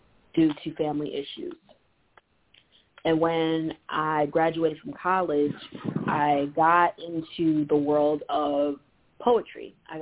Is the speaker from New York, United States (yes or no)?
yes; Rochester, New York, United States; And I'm also from Rochester, New York.